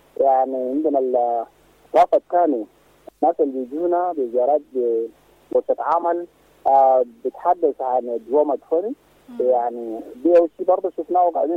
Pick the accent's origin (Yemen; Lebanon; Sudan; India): Sudan; نحن كلنا سودانيين